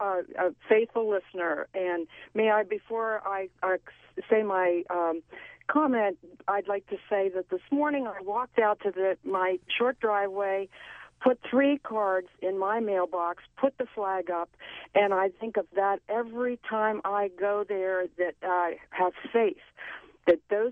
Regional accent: United States; I know that's a wonderful feeling as an American.

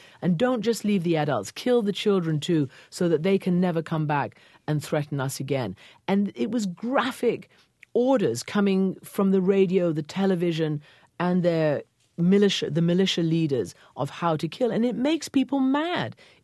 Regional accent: Iran; My mom's English. My father's Iranian. I grew up in Iran. And I grew up throughout my childhood and adolescence. And when I was 20 years old, there was a revolution

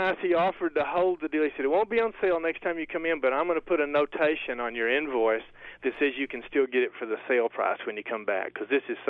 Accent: Austin, Texas, United States; I'm from Austin, Texas.

